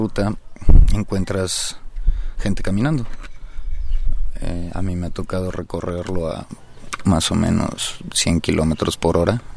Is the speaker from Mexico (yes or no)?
yes; Mexico; uno como mexicano viene siendo lo más parecido a un ciudadano que forma parte del norte global, ¿no?